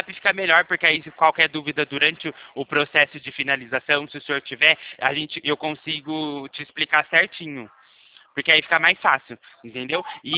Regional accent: Limeira, São Paulo, Brazil; Eu sou daqui de Limeira.

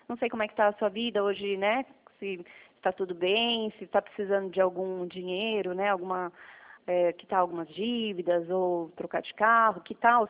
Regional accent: São Roque, São Paulo, Brazil; Sim, sou aqui de São Roque.

